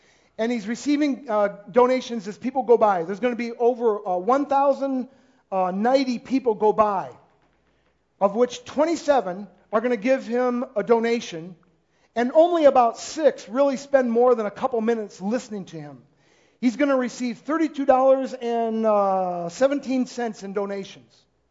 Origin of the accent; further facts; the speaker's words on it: Midwest, United States; I went to Florida seminary. I came from the Midwest.